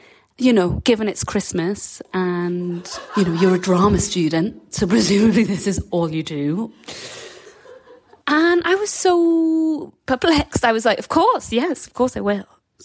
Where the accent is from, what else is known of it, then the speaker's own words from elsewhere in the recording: Newcastle, North East England, United Kingdom; so I'm from Newcastle